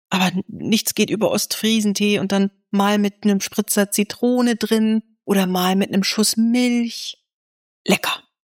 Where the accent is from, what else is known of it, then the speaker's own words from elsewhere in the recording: Northern Germany, Germany; Ich komme ja nun mal aus dem Norden und da haben wir halt Teetiet nachmittags gehalten